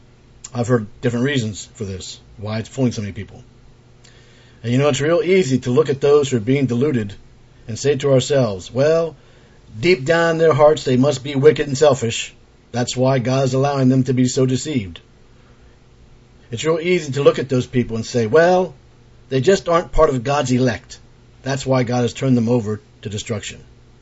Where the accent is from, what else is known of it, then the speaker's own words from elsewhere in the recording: East Coast, United States; I'm from the East Coast and I talk very fast.